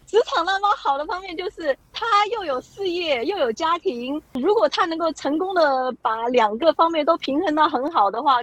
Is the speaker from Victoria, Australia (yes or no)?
yes; Melbourne, Victoria, Australia; 我来自墨尔本，全职妈妈，两个小孩，一个12岁，一个15岁。